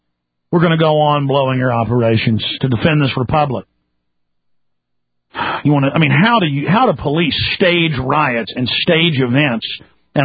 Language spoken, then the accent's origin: English; Rockwall, Texas, United States; growing up in Rockwall, Texas, I had the police pull me over, take me to jail for no reason, claiming disorderly conduct.